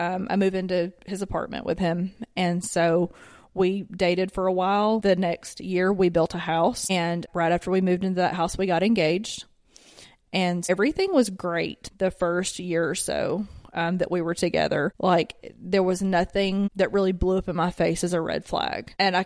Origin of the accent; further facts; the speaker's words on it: the South, United States; when I'm from the South, I've been here my entire life, and he's from up north.